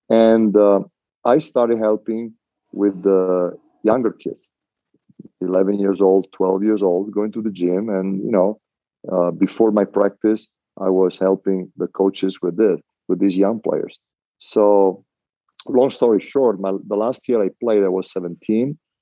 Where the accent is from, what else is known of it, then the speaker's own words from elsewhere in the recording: Venice, Veneto, Italy; I grew up in Mestre and Venice. Mestre is the land part of Venice, not on the sea. Mm-hmm. Both small cities, a little bit like San Francisco and Oakland, let's say, they're separate from the bridge.